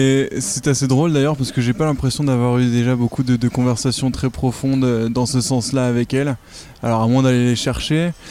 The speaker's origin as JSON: {"language": "French", "town": "Lyon", "region": "Auvergne-Rhône-Alpes", "country": "France", "lives_now": "Paris, France", "said": "Alors, je suis lyonnais, j'habite en ce moment à Paris depuis quelques mois."}